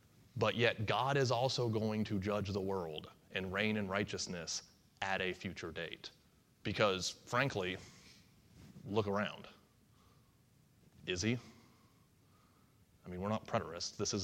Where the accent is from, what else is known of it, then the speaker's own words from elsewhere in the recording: West Virginia, United States; So, okay, I'm from West Virginia. I understand this concept.